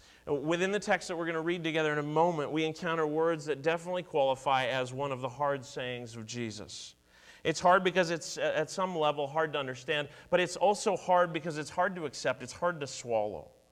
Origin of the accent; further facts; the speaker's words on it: Toronto, Ontario, Canada; now in Edmonton, Canada; I was living in Edmonton. I had moved here fairly recently, but I grew up in Toronto.